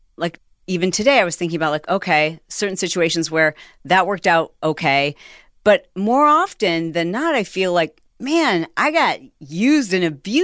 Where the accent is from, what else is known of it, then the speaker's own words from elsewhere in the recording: Michigan, United States; We're both from Michigan, so I love his sense of humor.